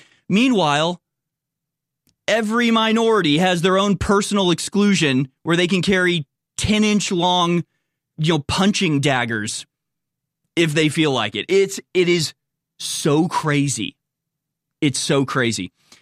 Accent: Texas, United States; Can I carry a bowie knife since I'm from Texas?

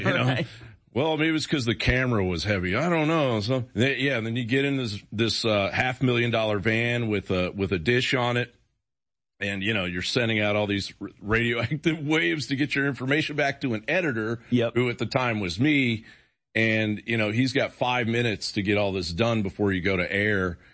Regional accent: Washington, District of Columbia, United States; I grew up in newsrooms in Washington, D.C., and, you know, I've been around mechanical media.

